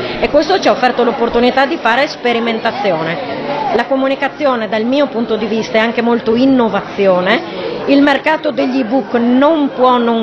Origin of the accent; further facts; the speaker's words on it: Friuli-Venezia Giulia, Italy; perché noi veniamo dal Friuli